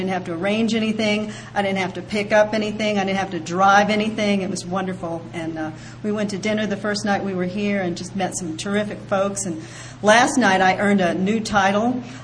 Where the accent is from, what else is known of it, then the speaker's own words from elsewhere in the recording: Ohio, United States; born there; I was born in Ohio, and I have parents.